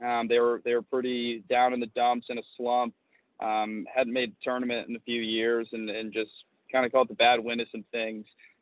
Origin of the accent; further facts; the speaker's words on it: Annapolis, Maryland, United States; So I'm from Annapolis, Maryland. Just grew up around the area, always lived there.